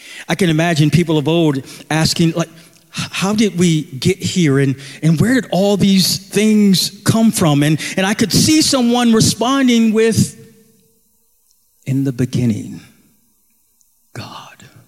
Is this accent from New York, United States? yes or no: yes; Buffalo, New York, United States; growing up in Buffalo, New York, and watching Channel 7 News, Eyewitness News, the 12 o'clock news